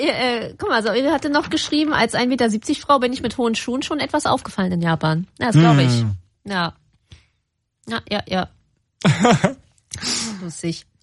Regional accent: Berlin, Germany; Oder ich bin halt aus Berlin und bin so gewohnt, dass es mir gar nicht auffällt.

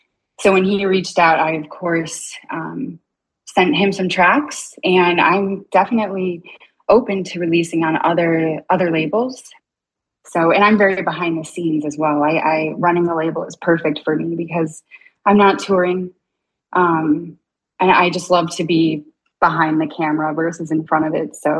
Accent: Detroit, Michigan, United States; moved away as an adult; I was a late bloomer. I'm from Detroit. I did go to some clubs there, but I left when I was about 18 or 19.

